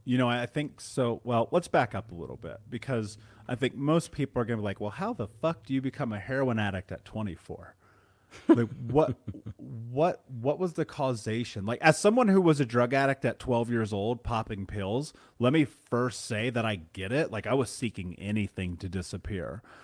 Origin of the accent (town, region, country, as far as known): Indiana, United States; born or raised there